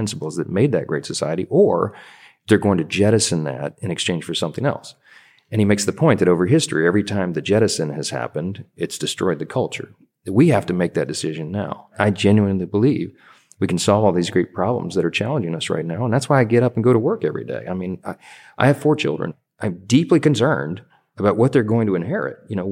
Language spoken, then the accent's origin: English; Louisiana, United States; I said, y'all forgive me, I'm from Louisiana.